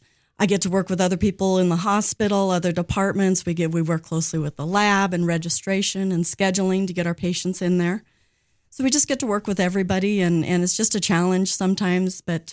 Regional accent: Colorado, United States; now in Sheridan, United States; I am from Colorado originally. I know that's a big boo, but I've lived here about 30 years, so I feel that Sheridan's more my home.

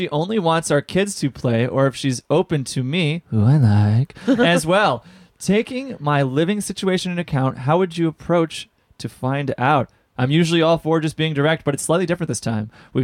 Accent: Illinois, United States; Yeah, I grew up just outside Chicago.

